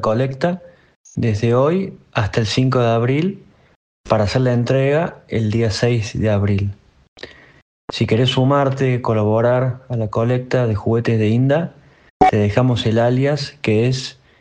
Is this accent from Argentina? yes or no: yes; Salta, Argentina; somos de Salta, padre de tres hijos, Santos que está en la tierra, Indalecio que está en el cielo y uno que está en camino.